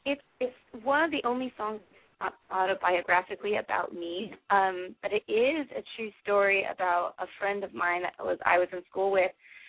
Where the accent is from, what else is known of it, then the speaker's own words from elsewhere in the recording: Sacramento, California, United States; Yeah, I am. I'm from Sacramento.